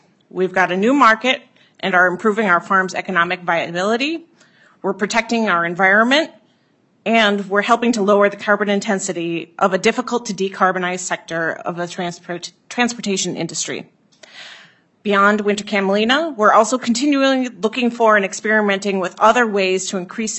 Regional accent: Minnesota, United States; To close, as a Minnesotan and a farmer, I'm excited to see that our state is leading in the development of sustainable aviation fuel

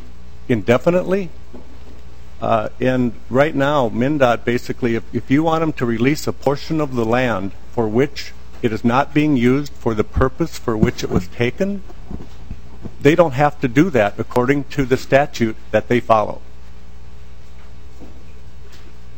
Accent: Montevideo, Minnesota, United States; I'm from Montevideo, Minnesota.

